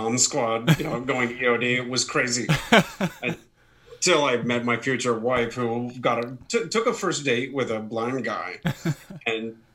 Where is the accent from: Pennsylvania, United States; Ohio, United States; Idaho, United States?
Ohio, United States; Akron; And I grew up in Akron, Ohio.